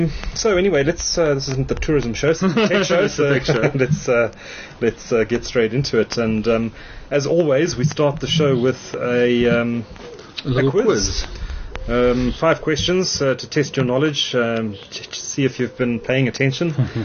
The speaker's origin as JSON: {"language": "English", "town": "Hillcrest", "country": "Canada", "tie": "born or raised there", "said": "I grew up in Hillcrest."}